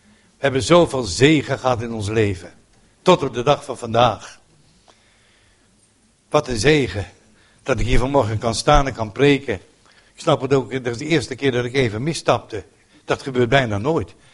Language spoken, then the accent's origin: Dutch; Amsterdam, North Holland, Netherlands; Ik ben Amsterdammer, ik weet weinig van land en van bomen af.